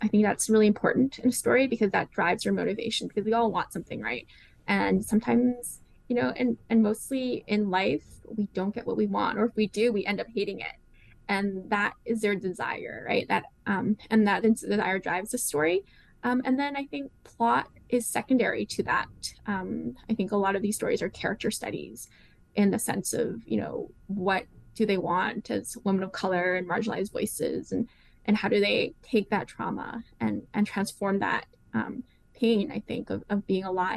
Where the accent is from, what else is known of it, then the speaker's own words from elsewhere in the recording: Vancouver, British Columbia, Canada; I grew up in Vancouver, and there were like crows always coming at me.